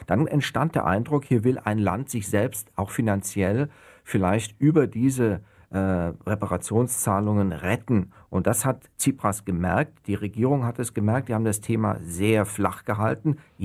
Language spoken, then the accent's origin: German; Germany; so einfach können wir es uns als Deutsche aus meiner Sicht nicht machen